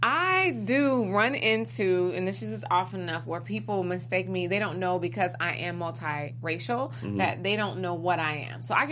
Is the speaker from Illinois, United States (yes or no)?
yes; Chicago, Illinois, United States; now in Los Angeles, United States; I'm from Chicago, which is another amazing city.